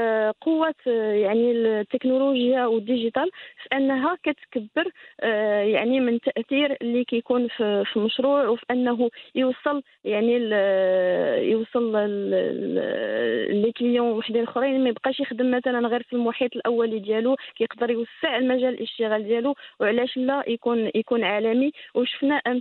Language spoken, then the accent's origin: Arabic; Morocco; خصوصا عندنا في المغرب